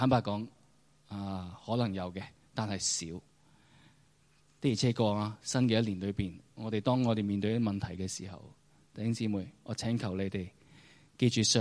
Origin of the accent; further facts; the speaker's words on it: Hong Kong; 即係我哋香港人生活嗰個處境